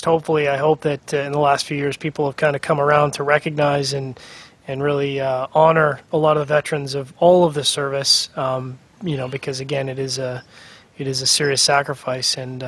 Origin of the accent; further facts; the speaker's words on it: Canada; because I'm a Canadian, I tend to be a bit of an optimist.